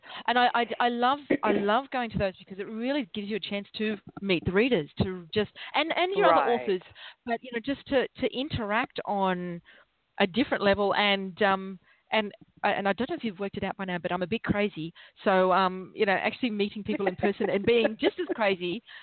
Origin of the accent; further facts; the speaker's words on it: Australia; So I'm the Australian tourism industry is going to hunt me down and shoot me one day because I'm sure I do a bad job of selling this country. It really is a nice country. Come visit us.